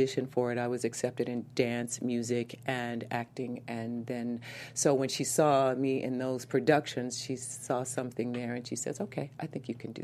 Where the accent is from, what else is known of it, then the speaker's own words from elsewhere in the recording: Houston, Texas, United States; I was born and raised in Houston.